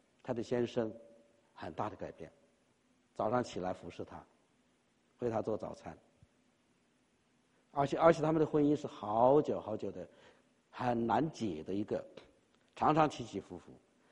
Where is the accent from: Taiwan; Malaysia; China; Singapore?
China; 尤其是我们中国人、华人身在其中，没有人不关切。